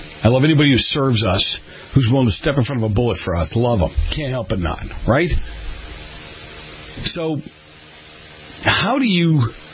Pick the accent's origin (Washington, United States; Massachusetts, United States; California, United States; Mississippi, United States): Massachusetts, United States; Boston; born or raised there